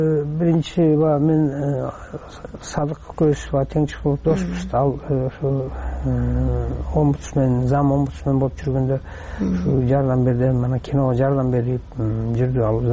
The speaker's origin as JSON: {"language": "Kyrgyz", "town": "Naryn", "region": "Naryn Region", "country": "Kyrgyzstan", "tie": "born or raised there", "said": "Мен өзүм нарында чоңойдум."}